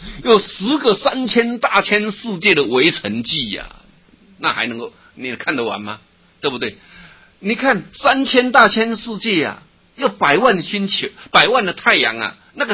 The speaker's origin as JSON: {"language": "Chinese", "country": "Taiwan", "said": "我们台湾话叫小卡层"}